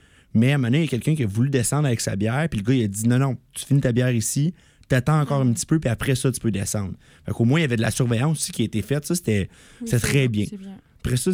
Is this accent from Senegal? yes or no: no; Drummondville, Quebec, Canada; on vient de Drummond puis ben, il n'y a pas de montagne à Drummond.